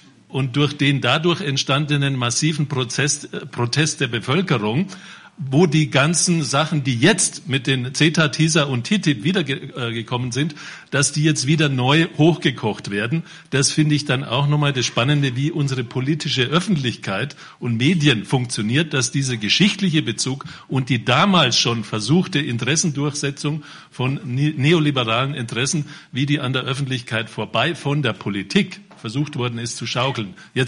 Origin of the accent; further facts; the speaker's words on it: Munich, Bavaria, Germany; born there; Ich bin auch in München geboren